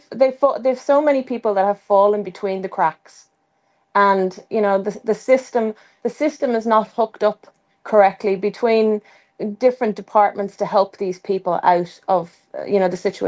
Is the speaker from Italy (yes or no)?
no; Dublin, Leinster, Ireland; born there; I was born in the Rotunda close to 50 years ago, so I know the street very well